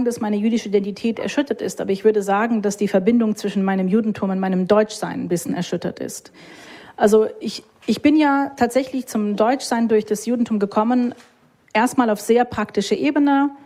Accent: United States; German is a second language; now in Berlin, Germany; Ich bin Amerikanerin, ich habe eh gewisse Rechte und Ansprüche.

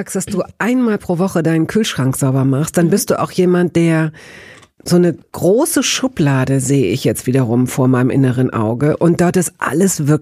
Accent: Hanover, Lower Saxony, Germany; Schließlich wuchs er auf den dichten Feldern in und um meine Heimatstadt Hannover.

